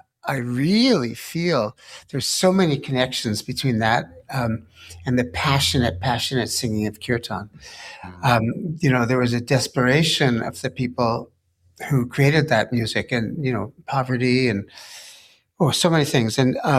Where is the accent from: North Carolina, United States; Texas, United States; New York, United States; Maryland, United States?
New York, United States; New York City; moved away as an adult; I wanted to get as far away from New York as I could. I grew up in New York City.